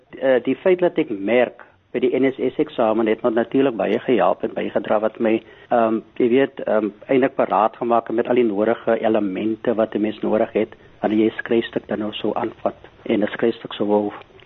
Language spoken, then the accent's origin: Afrikaans; Northern Cape, South Africa; now in Knysna, South Africa; ek is 'n sentraal Suid-Afrikaner. Ek is gebore net op die Kaapse vlakte, maar ek het later jare het ek het my pa ons Noord-Kaap toe gevat.